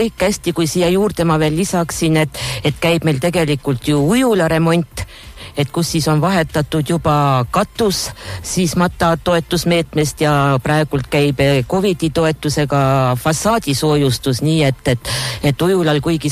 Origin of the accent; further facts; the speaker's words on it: Vigala, Rapla County, Estonia; seal Vigala kandis ka, et kutsun Vigalasse, kuna võibolla olen ise seal pärit